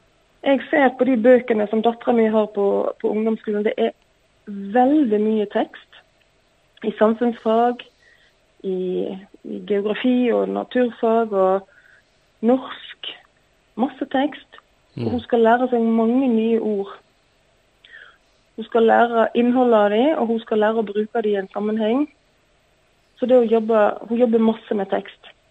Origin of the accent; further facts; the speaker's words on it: Odda, Vestland, Norway; accent: Odda dialect; moved away as an adult; now in Bergen, Norway; Så flytta jeg til Bergen. Jeg syns jo ikke at Odda-dialekten min var så veldig fin. Helt i begynnelsen av 20-årene kom til Bergen